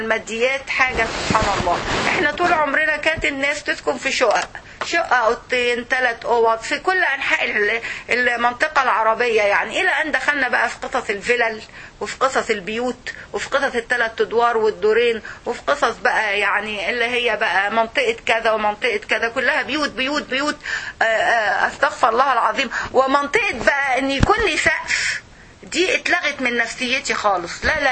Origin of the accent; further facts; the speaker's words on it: Egypt; اسمها النمليه عندنا في مصر، ما اعرفش اسمها ايه عندكم